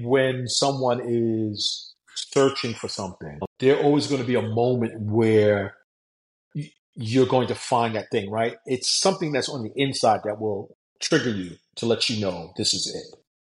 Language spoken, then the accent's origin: English; New York, United States; as growing up in New York, I always tell my students that people connect to martial arts for different reasons.